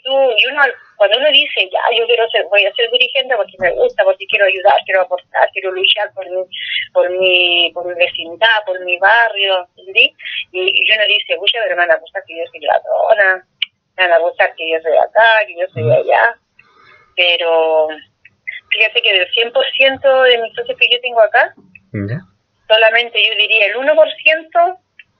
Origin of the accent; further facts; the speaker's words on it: Chile; como ser humano, como ciudadanos chilenos